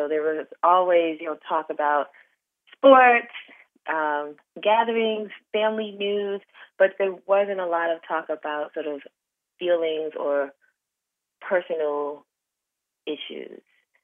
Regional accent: Brooklyn, New York, United States; I grew up in Brooklyn, New York, during the 80s, when New York was not yet gentrified.

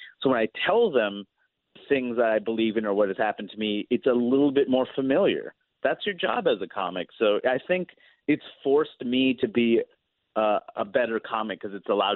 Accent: New York, United States; growing up in New York, really diverse place

